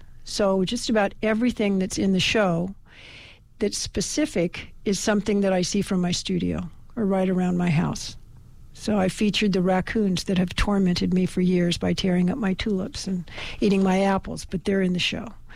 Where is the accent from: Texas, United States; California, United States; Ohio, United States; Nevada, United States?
California, United States; Petaluma; I was raised in Petaluma, and I think there were two Greek families in Petaluma at that time, so there was no church.